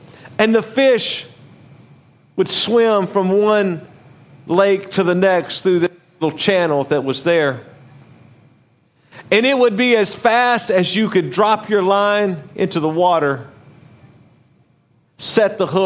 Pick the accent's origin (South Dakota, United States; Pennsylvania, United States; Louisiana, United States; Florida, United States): Louisiana, United States; When I was growing up in Louisiana, we had a number of different places we would go fishing with the pastor